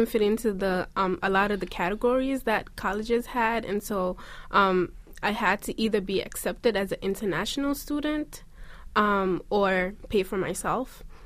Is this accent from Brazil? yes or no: no; Conakry, Guinea; now in United States; I came here from Guinea-Conakry.